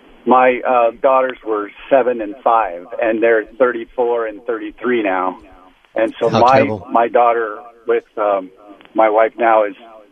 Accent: California, United States; So I grew up down in the Southern Cal area in the Jesus movement and came out of the drug scene

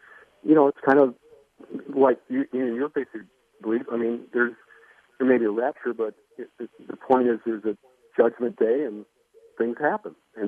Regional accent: Midwest, United States; being up in the Northwest, and I grew up in the Midwest, and Lutheran, Presbyterian, you know, mainline churches, and now I go to an evangelical.

